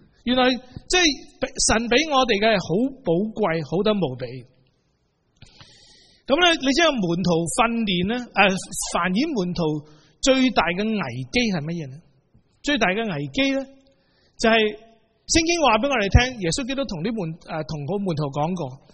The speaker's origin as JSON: {"language": "Chinese", "region": "Guangdong", "country": "China", "said": "我们广东人很喜欢讲馒头"}